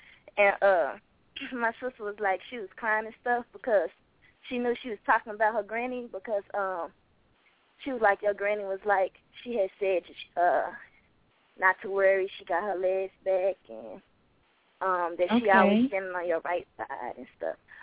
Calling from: Dallas, Texas, United States; Hello, this is … calling in from Dallas, Texas.

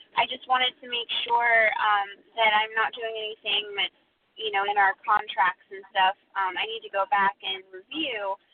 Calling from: Stamford, Florida, United States; I'm calling from Stamford, Florida.

